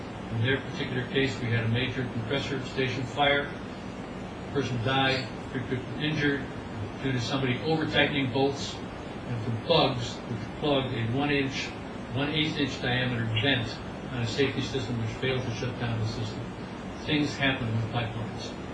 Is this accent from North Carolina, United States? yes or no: no; Chatham, New Jersey, United States; I'm from Chatham.